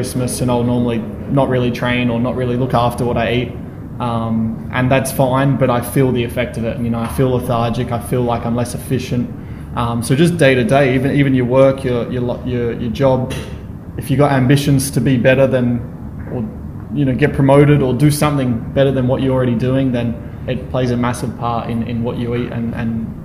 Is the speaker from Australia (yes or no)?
yes; Perth, Western Australia, Australia; growing up in Perth, for example, like we always had pretty good weather. You grow up close to the beach.